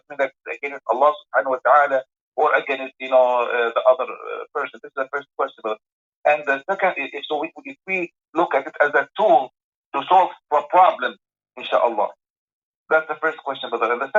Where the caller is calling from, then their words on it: New York, United States; We are here from New York. We are calling you and we are seeing you on the screen